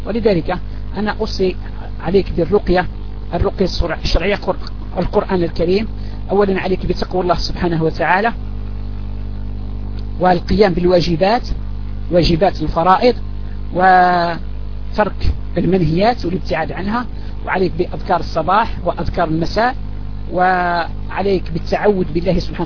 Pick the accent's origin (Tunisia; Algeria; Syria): Algeria; الآن صدر عندنا في الجزائر قانون مؤخر عن حلق اللحية